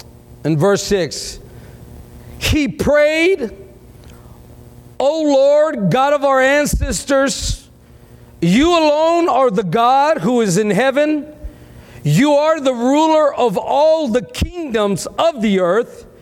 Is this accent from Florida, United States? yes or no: no; Texas, United States; I'm from South Texas, all kicker dancing, amen?